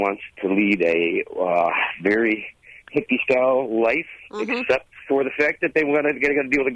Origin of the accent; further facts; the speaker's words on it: Chicago, Illinois, United States; now in Wisconsin, United States; I'm a typical Wisconsinite. I grew up in Chicago in the And now I live in wonderful, awesome Wisconsin